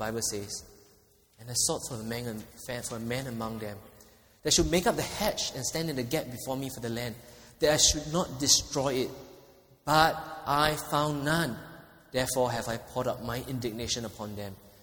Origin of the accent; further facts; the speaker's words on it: Singapore; we have, as Singaporean Christians, been too pampered.